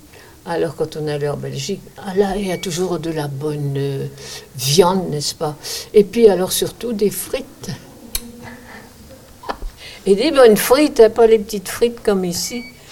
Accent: Hauts-de-France, France; born there; C'est un village à la frontière belge. Et puis, tous mes ancêtres étaient des Belges.

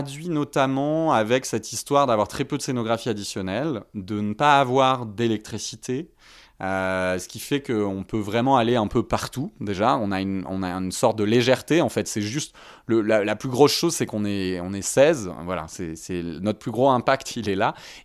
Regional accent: Saint-Maurice-de-Ventalon, Occitanie, France; Tous les étés à Saint-Maurice-de-Ventalon, là d'où je viens, à côté du pont de Montvert.

